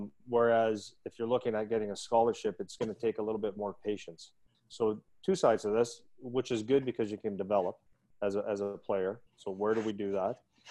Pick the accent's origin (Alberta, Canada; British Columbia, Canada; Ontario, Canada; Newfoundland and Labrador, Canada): Ontario, Canada; Sudbury; When I grew up in Sudbury, Ontario